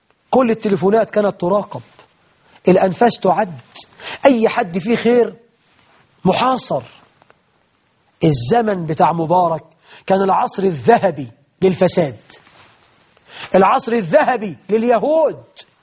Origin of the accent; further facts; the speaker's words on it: Egypt; بلدنا مصر